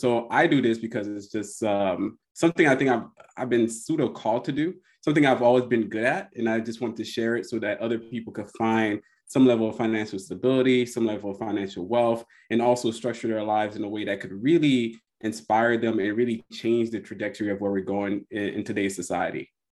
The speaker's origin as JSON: {"language": "English", "region": "Florida", "country": "United States", "said": "I'm from Florida, where, you know, you had, if your car didn't have the power windows or the AC, a lot of us didn't have it."}